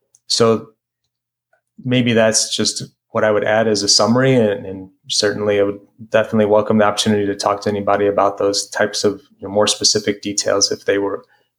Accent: St. Louis, Missouri, United States; And we're both from St. Louis, but we hadn't met in the local group.

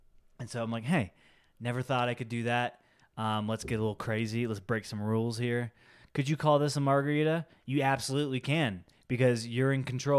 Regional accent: United States; since like you're Venmoing me and I'm an American

